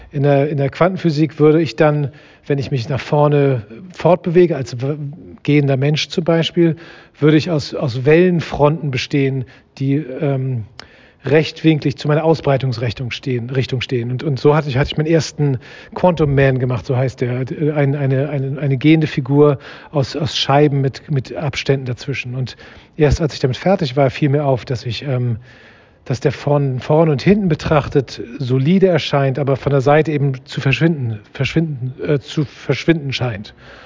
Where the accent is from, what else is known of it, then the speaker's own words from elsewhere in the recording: Hamburg, Germany; moved away as an adult; also born or lived in Berlin / Vienna; now in Portland, United States; Ich bin seit gut 20 Jahren jetzt in den USA. Ich bin ursprünglich aus Hamburg, habe in Berlin studiert und in Wien natürlich und wohne hier in Portland, Oregon mit meiner Familie